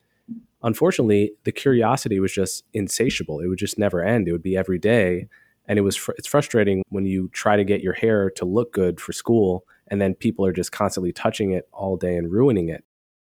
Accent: Montclair, New Jersey, United States; So I grew up in Montclair, New Jersey, which is a nice suburb outside of New York City, very racially diverse.

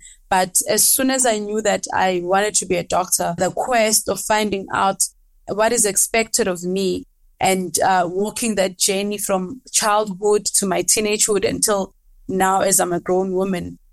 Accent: Kamhlushwa, Mpumalanga, South Africa; growing up in Kamhlushwa, I'd say to others, I was not exposed to seeing doctors or other young healthcare professionals.

